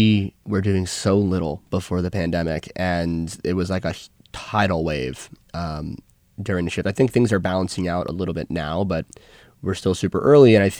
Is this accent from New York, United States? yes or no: yes; New York, United States; I'm born and raised in Westchester County, which is just north of the city.